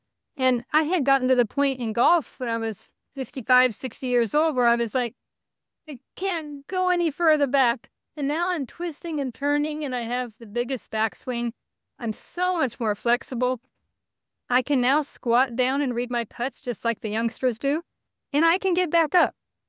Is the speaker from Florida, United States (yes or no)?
no; Hawaii, United States; I grew up in Hawaii, and my mom and dad were avid golfers